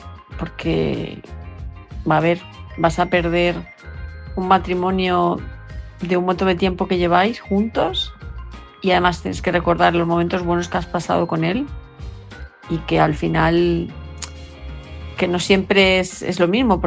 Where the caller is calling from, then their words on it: Palma de Mallorca, Balearic Islands, Spain; de Palma de Mallorca